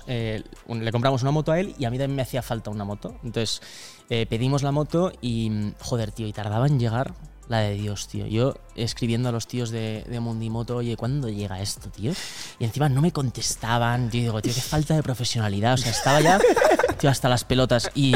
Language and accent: Spanish; Burgos, Castile and León, Spain; Yo soy de Burgos